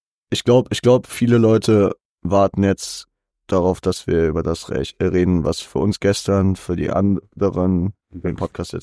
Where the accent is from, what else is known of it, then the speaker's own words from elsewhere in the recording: Frankfurt, Hesse, Germany; Wir sind Frankfurter.